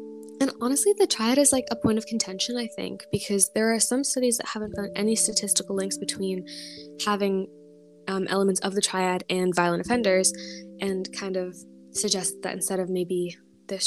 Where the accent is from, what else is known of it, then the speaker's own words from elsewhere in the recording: United States; I am American, and I feel like that says a lot.